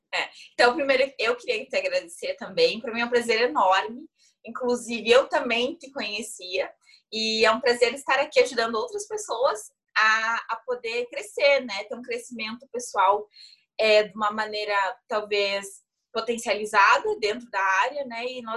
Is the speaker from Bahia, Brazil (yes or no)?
no; Passo Fundo, Rio Grande do Sul, Brazil; eu sou de uma cidade super pequena, né? Consideravelmente, né? Dependendo da comparação. Eu sou de Passo Fundo, tem 200 mil habitantes.